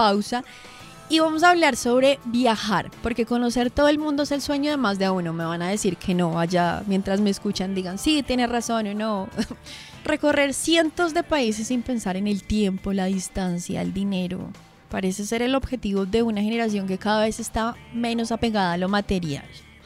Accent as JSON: {"language": "Spanish", "country": "Colombia", "said": "Ya como colombianos, el pasaporte está cada vez más cómodo"}